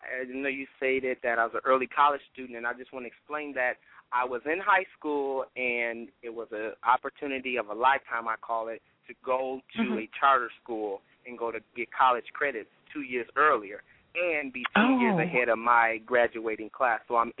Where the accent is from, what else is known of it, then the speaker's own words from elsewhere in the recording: Ypsilanti, Michigan, United States; I'm from Ypsilanti, Michigan, not a big, big town